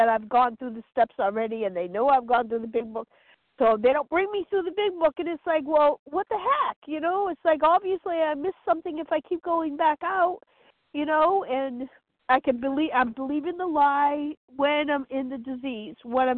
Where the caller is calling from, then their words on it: North Carolina, United States; I'm calling from North Carolina.